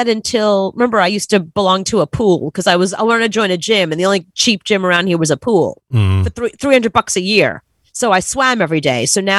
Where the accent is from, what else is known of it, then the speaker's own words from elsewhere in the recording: New York City, New York, United States; growing up in Brooklyn, whenever somebody has the windows down and they're cranking some loud music, that feels like summer.